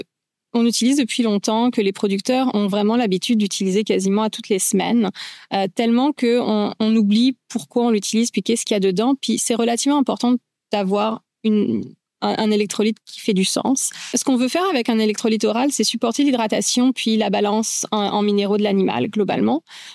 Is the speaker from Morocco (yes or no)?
no; France; moved away as an adult; now in Quebec, Canada; je suis vétérinaire, j'ai gradué en France, comme mon accent le laisse paraître encore. Je suis arrivée au Canada, au Québec spécifiquement, il y a un peu plus de 20, presque 20 ans maintenant.